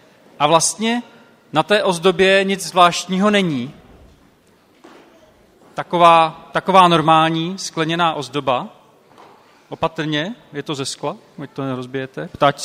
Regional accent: Zlín Region, Czechia; protože jsem z Valašska

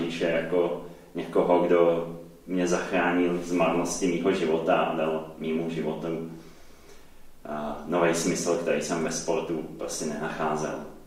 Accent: Jablonec nad Nisou, Liberec Region, Czechia; přišel jsem vlastně z Jablonce nad Nisou, odkud pocházím, jsem do Prahy na vysokou školu

